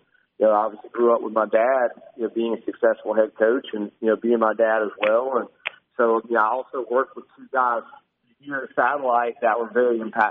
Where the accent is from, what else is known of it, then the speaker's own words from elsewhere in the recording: Georgia, United States; I grew up in Georgia, but I actively dislike the Georgia Bulldogs because I grew up around every obnoxious Georgia fan